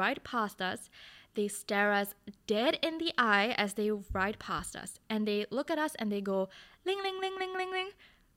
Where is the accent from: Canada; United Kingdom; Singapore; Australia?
Singapore; I'm literally telling you, I'm from Singapore and we speak English.